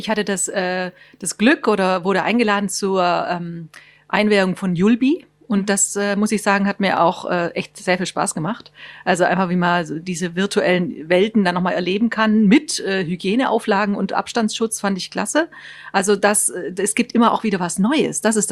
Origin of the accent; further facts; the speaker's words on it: Baden-Württemberg, Germany; Ich komme zwar aus Baden-Württemberg, aber ich bin erst, ich bin noch nach Hans-Jörg hierher gekommen. Also ich bin noch neuer hier, kann man sagen.